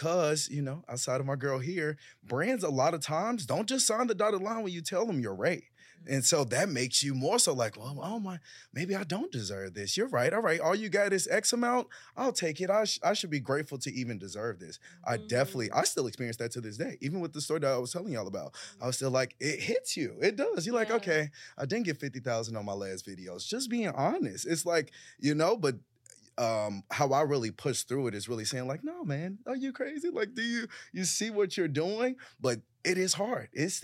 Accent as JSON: {"language": "English", "town": "Chicago", "region": "Illinois", "country": "United States", "tie": "born or raised there", "said": "I come from the South Side of Chicago. Mm-hmm. I'm from poverty, born and raised in that."}